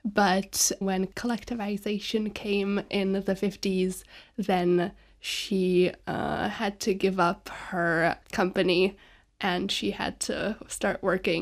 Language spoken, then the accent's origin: English; Prague, Czechia; English is a second language; I'm 17 years old and I'm from Prague in the Czech Republic.